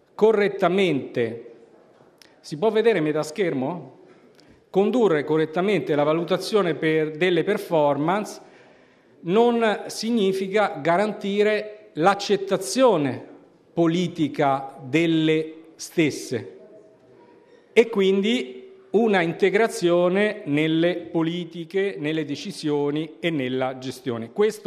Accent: Mantua, Lombardy, Italy; vengo da Mantova

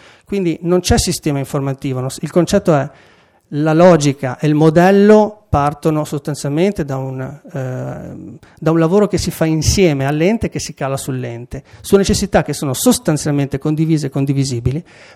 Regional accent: Genoa, Liguria, Italy; sono anch'io genovese

